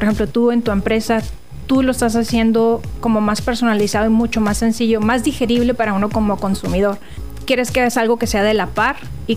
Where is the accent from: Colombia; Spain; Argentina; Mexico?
Mexico; Como mexicanos precisamente, como no tenemos esa cultura ni de ahorro ni de prevención, ninguna de las dos